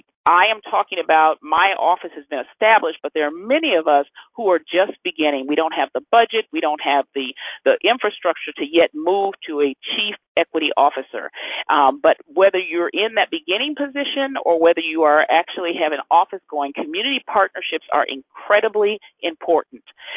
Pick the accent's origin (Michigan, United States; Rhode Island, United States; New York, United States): New York, United States; I'm sorry, I'm from New York, and oftentimes we'll start getting going really fast, so I'll try to slow down.